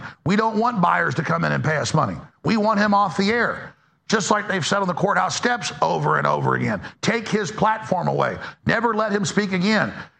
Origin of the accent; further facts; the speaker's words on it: United States; because I'm a Trump supporter and I'm an American patriot.